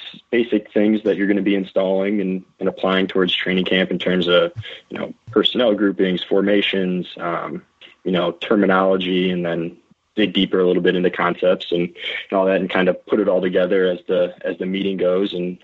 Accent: Chicago, Illinois, United States; I grew up in Chicago, but watching Steve Young and a little bit of Jerry Rice

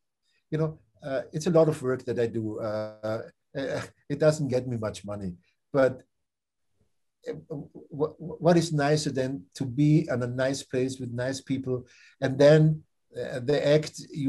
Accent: Austria; English is a second language; "Hey, where are you guys from?" And we said, "Yeah, we're from Austria."

